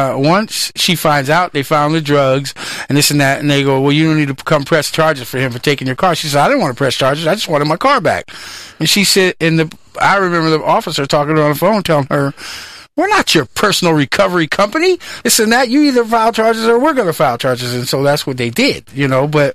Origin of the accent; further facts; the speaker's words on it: East Palo Alto, California, United States; I was raised in East Palo Alto, basically living on my parents' property on Green Street.